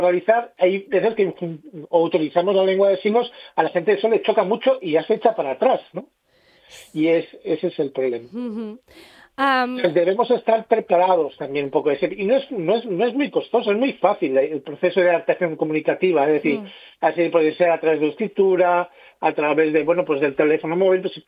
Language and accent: Spanish; Spain; me han preguntado de qué país eres, ¿no? Que no, que yo soy de aquí, que soy de España, ¿no? Por la voz, por mi acento a la hora de oralizar. Porque yo soy sordo de nacimiento.